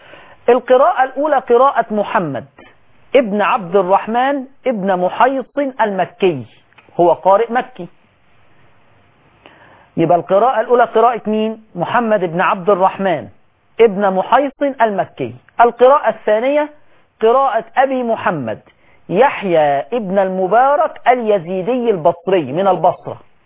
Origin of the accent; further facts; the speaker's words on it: Egypt; احنا عندنا في مصر